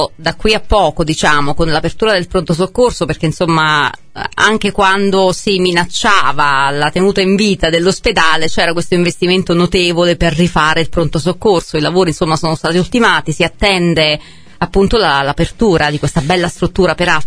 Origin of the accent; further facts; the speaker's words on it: Castel San Lorenzo, Campania, Italy; io sono di Castel San Lorenzo, quindi in qualche modo gioco in casa